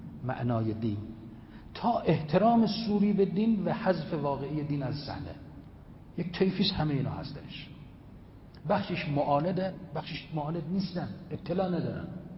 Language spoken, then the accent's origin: Persian; Iran; من از ایران آمدم، ما مسلمانیم. شیعه